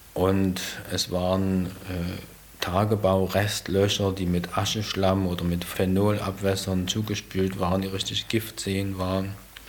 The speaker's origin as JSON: {"language": "German", "town": "Trebnitz", "country": "Germany", "tie": "born or raised there", "said": "in meinem Heimatdorf in Trebnitz freue ich mich jedes Mal, wenn ich die Bäume sehe, die ich damals gepflanzt habe"}